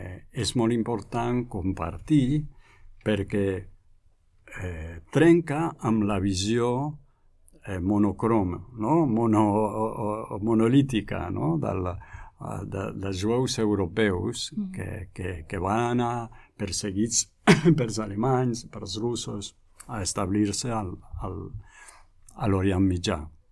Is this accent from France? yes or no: yes; France; yo, por ejemplo, soy francés